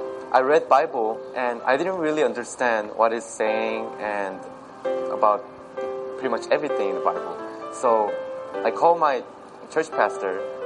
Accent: South Korea; English is a second language; moved away; I came here in freshman year, and I came from Korea.

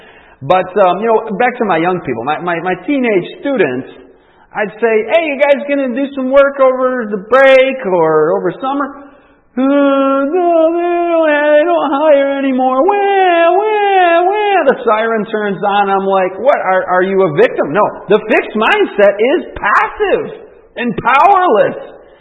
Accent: Michigan, United States; born or raised there

